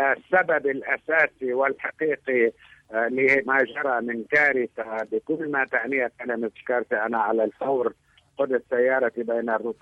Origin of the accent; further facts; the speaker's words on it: Beirut, Beirut Governorate, Lebanon; نحن أبناء بيروت ونعرفها